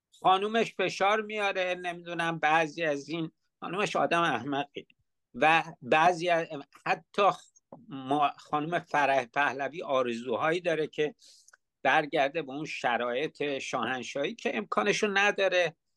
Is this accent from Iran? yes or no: yes; Iran; moved away as an adult; من شخصا مگه از ایران نیومدم بیرون؟ چرا اومدم بیرون؟ برای اینکه امنیت نداشتم